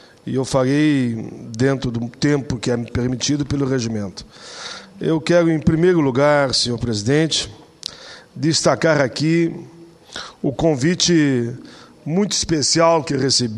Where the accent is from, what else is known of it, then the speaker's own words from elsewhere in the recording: Rio Grande do Sul, Brazil; eu sou do Rio Grande do Sul